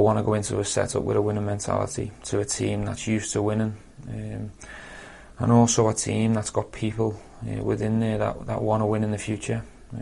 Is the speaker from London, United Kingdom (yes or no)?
no; Liverpool, North West England, United Kingdom; I've lived in Liverpool all my life. I'm a Scouser through and through. I love my city. I'm proud of my roots.